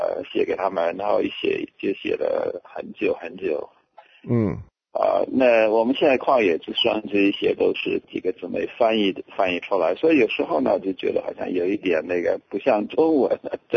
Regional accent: Taiwan; now in United States; 是的，我是土生土长的台湾乡下人。

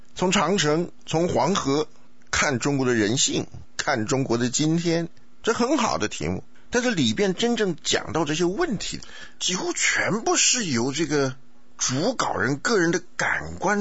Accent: Taiwan; 我这个从台湾来的土包子

